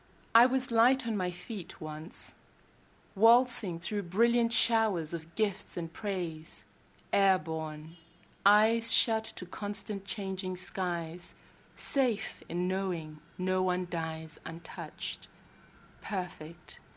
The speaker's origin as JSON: {"language": "English", "country": "Zimbabwe", "said": "I'm a writer from Zimbabwe."}